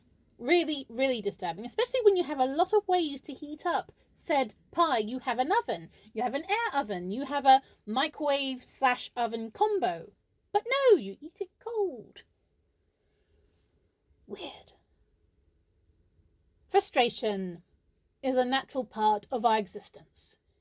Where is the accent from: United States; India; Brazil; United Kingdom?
United Kingdom; England; Now, I'm not saying say it out loud because I'm English and that's not what we do. We tut and we judge.